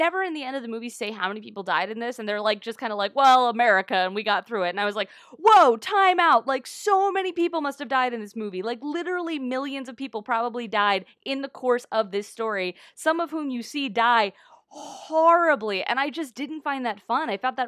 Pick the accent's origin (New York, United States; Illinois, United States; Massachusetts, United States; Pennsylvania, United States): Pennsylvania, United States; Johnstown; I grew up in Johnstown, and for those of you that don't want the history lesson, it's basically only known for flooding.